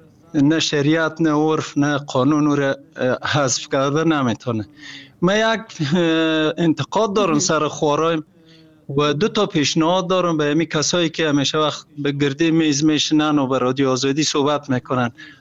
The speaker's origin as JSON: {"language": "Persian", "country": "Afghanistan", "said": "شخصی از افغانستان استم."}